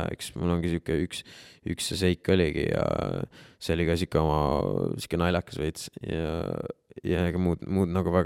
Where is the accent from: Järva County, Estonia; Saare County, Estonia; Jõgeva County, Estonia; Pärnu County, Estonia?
Jõgeva County, Estonia; Jõgeva; kuna ma olen ise Jõgevalt pärit